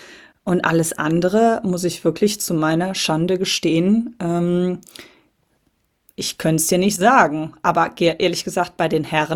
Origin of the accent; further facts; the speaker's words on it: Cologne, North Rhine-Westphalia, Germany; born there; Und da ist man als, wie ich, gebürtiger Kölner halt auch so eine Woche weg.